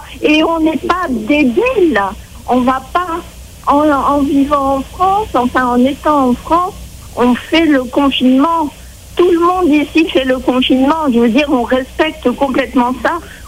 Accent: Raiatea, Leeward Islands, French Polynesia; alors que nous, on est de Raiatea, mais si on est déjà à Tahiti, c'est la porte à côté.

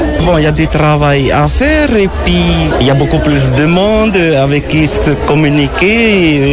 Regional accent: Maupiti, French Polynesia; découvrir le tourisme de Maupiti, puisqu'on est de Maupiti.

